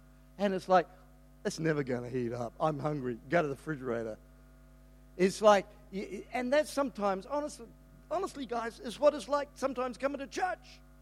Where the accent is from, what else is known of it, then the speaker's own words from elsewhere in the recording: Wellington, New Zealand; back in the day when I was one of seven kids growing up in Wellington in New Zealand, freezing cold place. So nine people in our family.